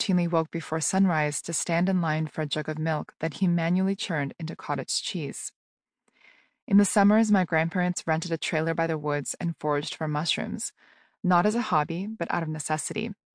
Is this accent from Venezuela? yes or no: no; Moldova; born or raised there